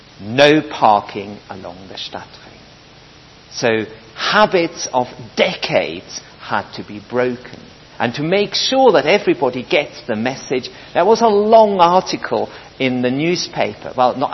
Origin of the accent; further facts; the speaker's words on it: Michelstadt, Hesse, Germany; moved away; as soon as I arrived in Michelstadt, my hometown, and the place where my mother has lived since 1971, and that is roadworks.